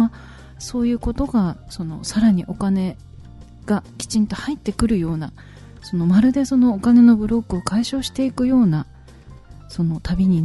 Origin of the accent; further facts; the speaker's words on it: Kansai, Japan; 私関西なんですけど、京都で大阪でもお勤めしていた時期があるんですけど、